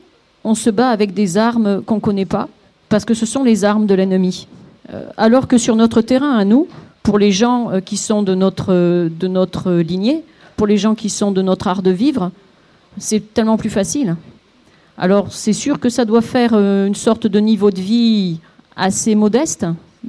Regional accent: Occitanie, France; je viens du sud de la France, du Gard.

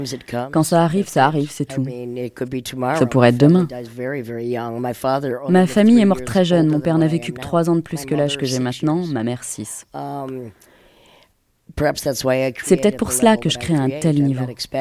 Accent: United States; French is a second language; now in Barcelona, Spain; Je suis américaine. C'est le pays le plus hypocrite de la planète.

